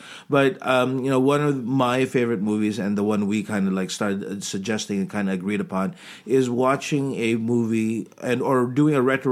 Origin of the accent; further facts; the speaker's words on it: Philippines; for those people who don't know, we are Filipino, therefore we are Catholic.